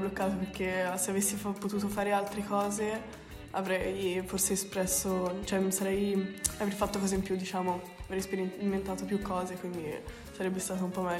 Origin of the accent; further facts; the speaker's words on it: Lucca, Tuscany, Italy; also born or lived in Belgium; ho 18 anni e abito a Lucca da quando sono piccola. Prima però sono nata in Belgio e mia madre è tunisina, quindi mi sento anche molto tunisina. Mio padre è tedesco